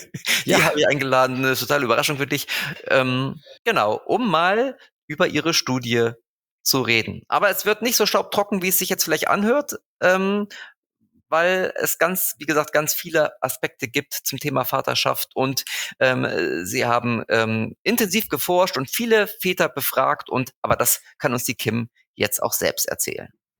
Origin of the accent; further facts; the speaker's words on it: Hamburg, Germany; wir sind ja Hamburger und in Hamburg gibt es immer noch Maiferien.